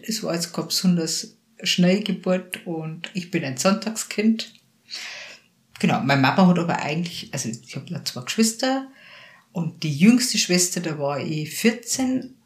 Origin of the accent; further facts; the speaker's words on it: Salzburg, Austria; In der Nähe von Schlusskirchen, Wilhelmsberg, Salzburg, Schlusskirchen. Und ich bin da einfach voll in Natur aufgewachsen